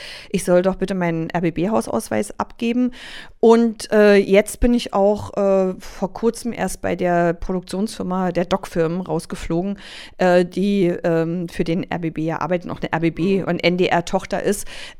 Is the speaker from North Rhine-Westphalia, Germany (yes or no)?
no; Berlin, Germany; Es gibt ja viele Lieder über meine Heimatstadt Berlin